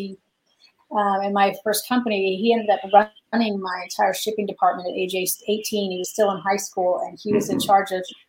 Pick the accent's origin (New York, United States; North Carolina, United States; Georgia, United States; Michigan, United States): North Carolina, United States; moved away as an adult; So I grew up in the South, actually all over the South, majority of in North Carolina.